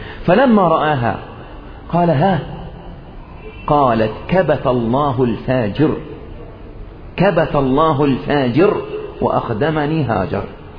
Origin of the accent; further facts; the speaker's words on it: Egypt; وبيفكروا عندنا في مصر بقى ان بعد الدولة المدنية